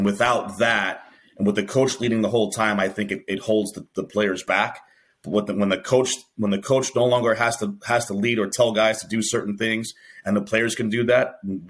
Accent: New York City, New York, United States; I'm a small town guy now, but I grew up in Queens, New York.

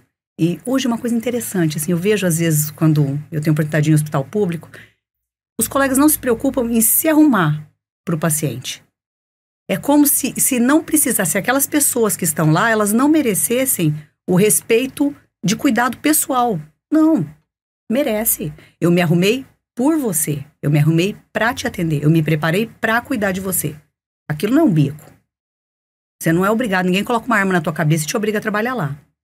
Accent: Barretos, São Paulo, Brazil; eu sou de Barretos

